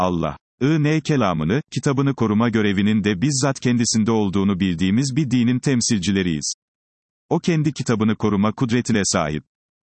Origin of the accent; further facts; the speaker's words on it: Bursa, Turkey; Altepe'yi biz de bir Bursalı olarak kutluyoruz.